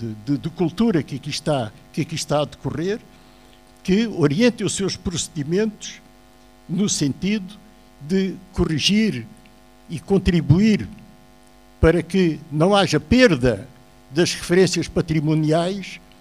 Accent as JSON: {"language": "Portuguese", "town": "Lagos", "region": "Algarve", "country": "Portugal", "tie": "born there", "said": "aqui desta cidade onde eu nasci, aqui há 86 anos"}